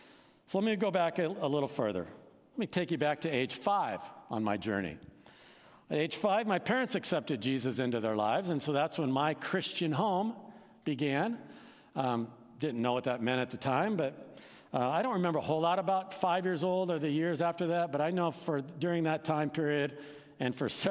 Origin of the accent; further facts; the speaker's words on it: Boone, Iowa, United States; This group, the Lowell Lundstrom Crusade, came to my hometown, Boone, Iowa, to the high school.